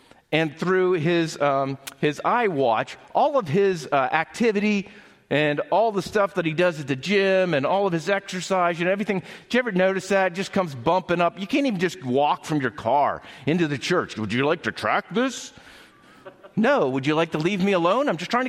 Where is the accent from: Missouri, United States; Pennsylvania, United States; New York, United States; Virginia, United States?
Pennsylvania, United States; I'm from South Central Pennsylvania. We don't say, that was really good. We say, that was not bad.